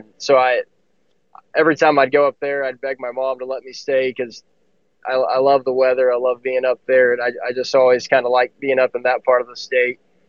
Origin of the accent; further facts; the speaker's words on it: Needville, Texas, United States; So I grew up in Needville, a little town. We're about an hour southwest of Houston.